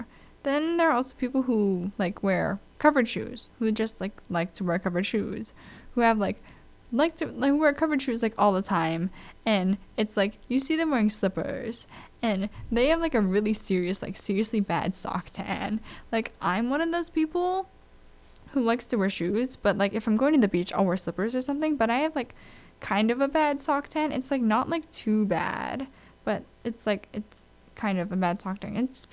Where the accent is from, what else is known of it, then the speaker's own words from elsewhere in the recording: Hawaii, United States; but for me, it's just like, I'm from Hawaii, and that's just not a thing.